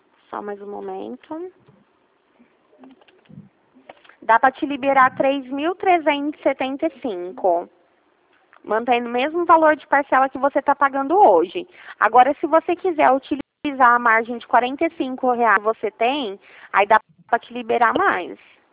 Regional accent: Ribeirão Preto, São Paulo, Brazil; Eu sou daqui

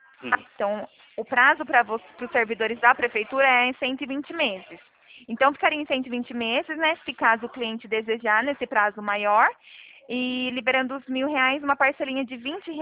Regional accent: Araras, São Paulo, Brazil; Eu sou daqui do interior de São Paulo

